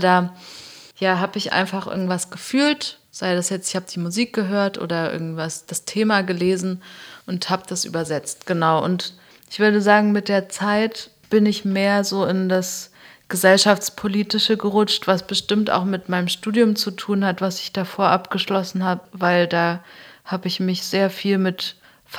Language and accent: German; East Germany, Germany; ich komme zum Beispiel aus Ostdeutschland